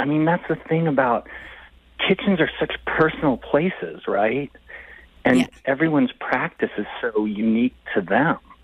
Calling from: Brooklyn, New York, United States; Yes, I'm listening from Brooklyn

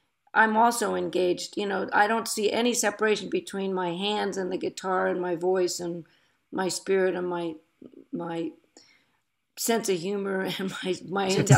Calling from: California, United States; I'm up in Marin County in Northern California, about 20 minutes north of the Golden Gate Bridge.

